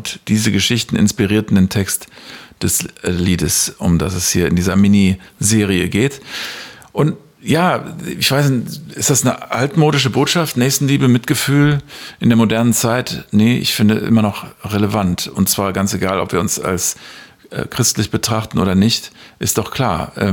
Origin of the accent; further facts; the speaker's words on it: England, United Kingdom; Ich hatte auf jeden Fall in meiner Kindheit in England Masern.